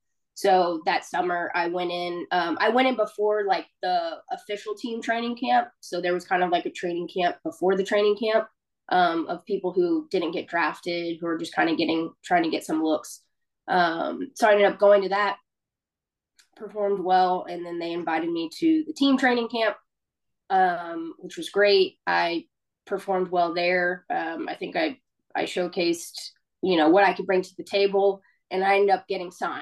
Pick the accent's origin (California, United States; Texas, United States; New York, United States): Texas, United States; McKinney; I grew up in McKinney, Texas, so just north of Dallas.